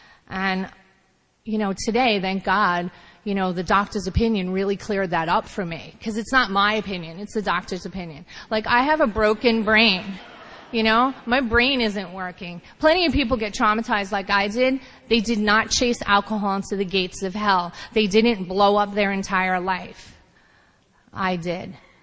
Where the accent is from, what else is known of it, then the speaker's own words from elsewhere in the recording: New York, United States; I grew up in Long Island. My parents, they were living in Hell's Kitchen in Chelsea, and then they decided to move us out to Long Island for a better life. So I moved out to Long Island.